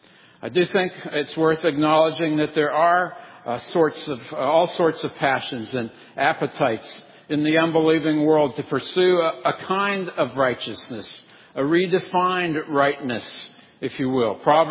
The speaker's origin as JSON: {"language": "English", "town": "Pittsburgh", "region": "Pennsylvania", "country": "United States", "said": "And being from Pittsburgh, I lived there during a time when a couple of their sports teams"}